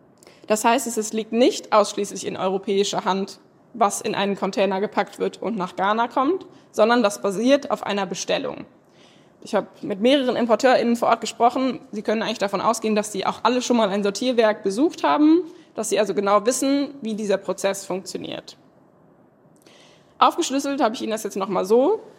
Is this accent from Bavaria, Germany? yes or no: no; North Rhine-Westphalia, Germany; Ich bin aus NRW